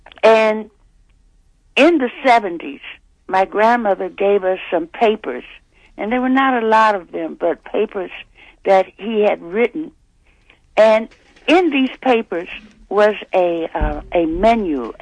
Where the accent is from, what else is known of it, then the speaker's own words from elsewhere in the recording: Chicago, Illinois, United States; Now, just as an aside, we grew up in Chicago.